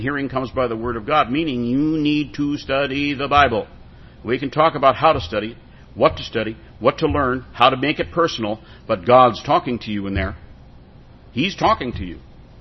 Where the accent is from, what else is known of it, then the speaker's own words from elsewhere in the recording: Spring Grove, Illinois, United States; also born or lived in Chicago; When I was a kid, we moved from Chicago to Spring Grove, Illinois, which is just north of Fox Lake, to a home that actually had been built to be a summer home.